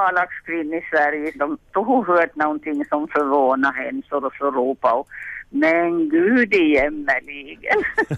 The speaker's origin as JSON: {"language": "Swedish", "town": "Malax", "region": "Ostrobothnia", "country": "Finland", "said": "Ja, hej, jag var från Malax."}